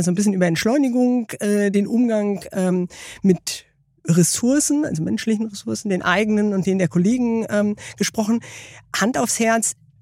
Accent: Baltic coast, Germany; Ich bin an der Ostsee aufgewachsen

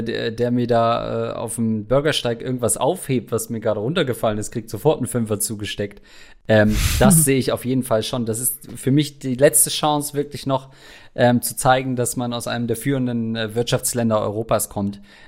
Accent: Germany; Im Zweifelsfall bin ich als Deutscher vom Bruttosozialprodukt, ähnlich aufgestellt

